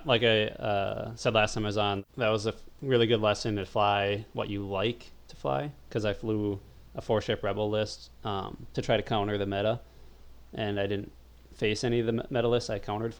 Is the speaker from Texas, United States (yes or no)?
no; Bemidji, Minnesota, United States; I'm from Bemidji, Minnesota, which is almost 4 hours north of Roseville and 2 hours south of Canada.